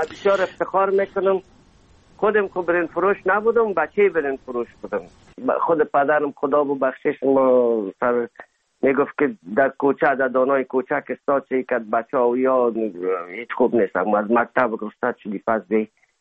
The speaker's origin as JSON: {"language": "Persian", "country": "Afghanistan", "moved": "as an adult", "said": "میشد سال 1990 از افغانستان اولین سفر آمدیم هندوستان"}